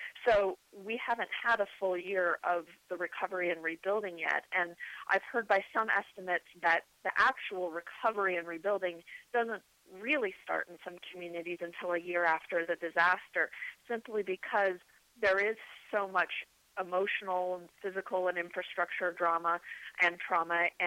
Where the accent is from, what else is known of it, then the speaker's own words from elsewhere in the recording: Longmont, Colorado, United States; I grew up in Longmont